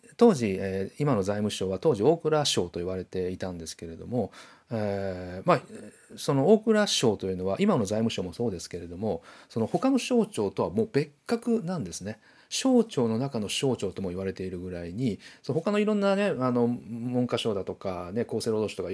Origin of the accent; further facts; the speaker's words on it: Shiga, Japan; 僕がね、滋賀県出身なんですけれども